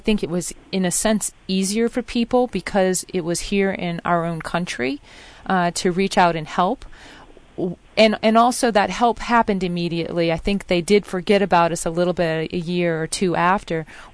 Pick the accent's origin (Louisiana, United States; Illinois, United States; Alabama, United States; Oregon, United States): Louisiana, United States; New Orleans; Including me. I'm from New Orleans.